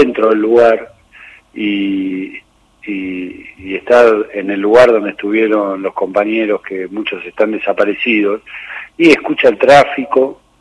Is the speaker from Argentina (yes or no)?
yes; Argentina; todos los argentinos y argentinas